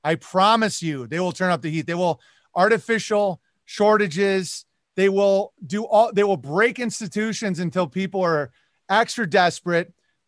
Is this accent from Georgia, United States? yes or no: no; New York, United States; Like, I'm from New York State. My mom is still there. My brother's still there.